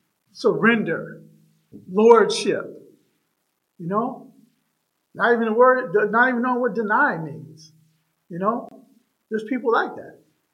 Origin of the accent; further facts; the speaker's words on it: Seattle, Washington, United States; I come from the city. I come from Seattle.